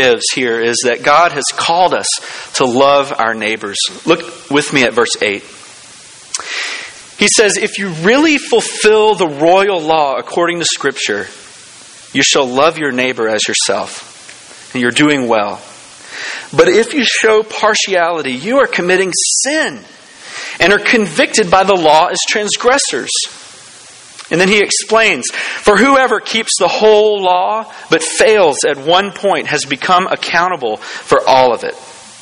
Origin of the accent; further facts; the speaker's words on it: Orangeburg, South Carolina, United States; also born or lived in Mississippi; I was born in Mississippi, and I grew up in South Carolina, down in Orangeburg, moved there in elementary school.